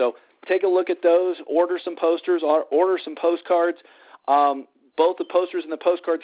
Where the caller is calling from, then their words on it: Colorado, United States; I'm calling in from Colorado tonight and glad to be with you here this evening.